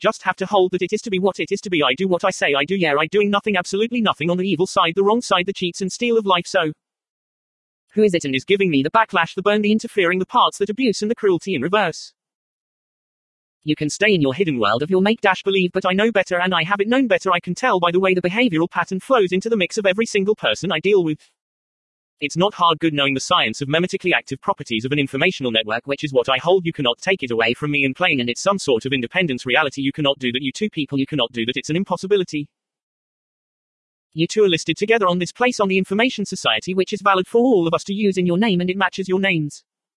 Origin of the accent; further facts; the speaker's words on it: San Bernardino, California, United States; Yes, it is … who is born and raised in San Bernardino. Who at the first job was the San Bernardino Public Library.